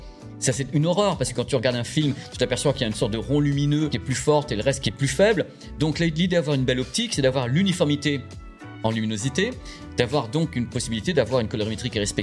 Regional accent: Normandy, France; Moi, je suis normand, on a des grandes salles aussi

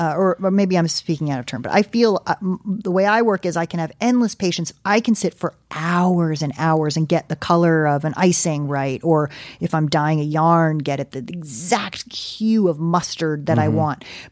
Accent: East Coast, United States; I'm from the East Coast. That's the difference. We call it underfloor.

